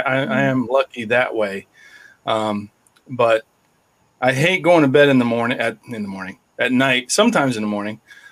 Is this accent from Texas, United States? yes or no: no; Boston, Massachusetts, United States; I'm actually from the Northeast. I'm from the Boston area.